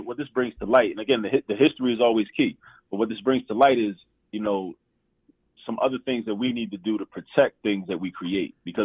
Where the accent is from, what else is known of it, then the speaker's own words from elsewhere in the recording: Baltimore, Maryland, United States; You know, I grew up in Baltimore.